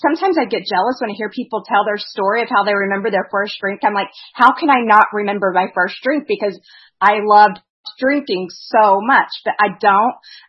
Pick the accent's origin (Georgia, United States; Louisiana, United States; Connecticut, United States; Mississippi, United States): Louisiana, United States; born there; but my dad's first job took him down to Louisiana, where I was born.